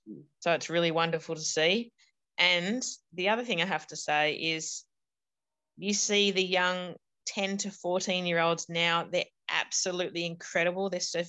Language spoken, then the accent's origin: English; Bondi, New South Wales, Australia; I grew up in Bondi where it was pretty tough, and had three brothers